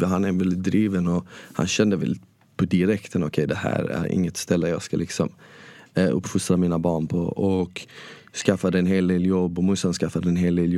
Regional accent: Malmö, Skåne, Sweden; Jag växte upp i Rosengård och där man inte pratade så bra svenska.

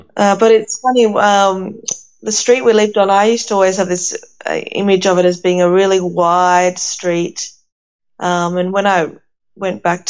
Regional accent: Athens, Attica, Greece; now in Australia; And where I was born in Athens and grew up in a unit complex, an apartment, a small apartment.

